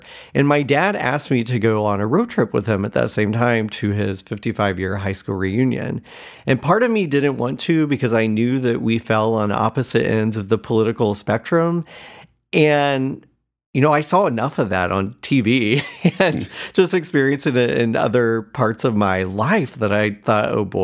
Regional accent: Cowan, Indiana, United States; we left my hometown of Cowan, Indiana.

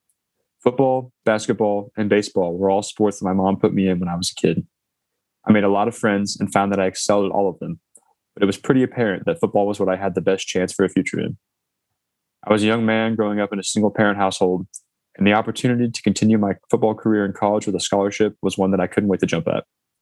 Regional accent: Fort Wayne, Indiana, United States; moved away; inside of a gas station in my hometown of Fort Wayne, Indiana.

